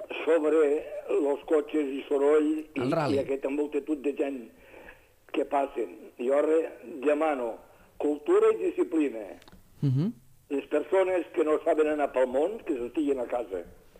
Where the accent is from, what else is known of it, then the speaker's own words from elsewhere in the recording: Catalonia, Spain; una de les coses que tinc molt vives és que sóc català i vull que em respectin com a català